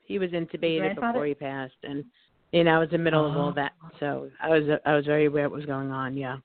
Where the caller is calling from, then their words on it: New York, United States; I'm calling from New York.